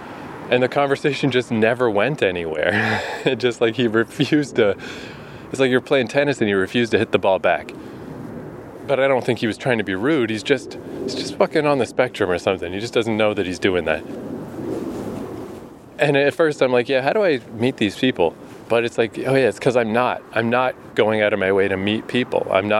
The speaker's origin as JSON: {"language": "English", "country": "Canada", "said": "When I told him I was from Canada, his first point of reference for Canada was Jordan Peterson."}